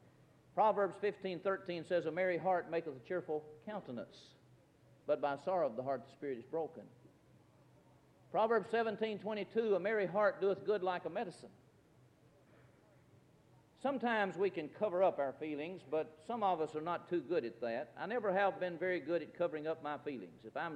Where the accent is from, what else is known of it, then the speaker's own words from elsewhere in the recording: Detroit, Michigan, United States; born there; I was born in Detroit. You can imagine by my language, can't you?